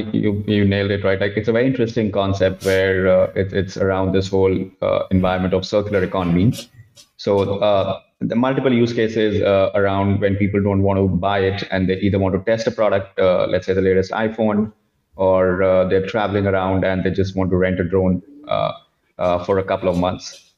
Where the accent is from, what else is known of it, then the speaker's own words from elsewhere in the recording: India; So I grew up in India. My background is of that of an engineer, and went to business school in the US.